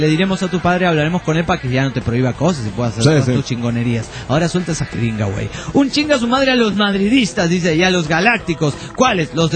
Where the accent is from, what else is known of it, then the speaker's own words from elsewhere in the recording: Alzira, Valencian Community, Spain; de Alcira.